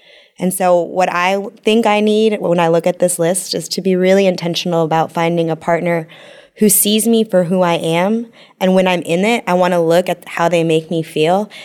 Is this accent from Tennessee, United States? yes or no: no; California, United States; I grew up in California. That's what was beautiful.